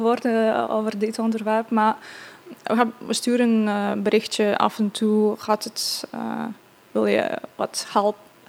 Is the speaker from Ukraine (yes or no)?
yes; Ivano-Frankivsk, Ivano-Frankivsk Oblast, Ukraine; Dutch is a second language; moved away as an adult; Ik kom uit Ivano-Frankivsk. Geboren en getogen tot mijn 23ste. Nu het is wel het meest westen gedeeld van Oekraïne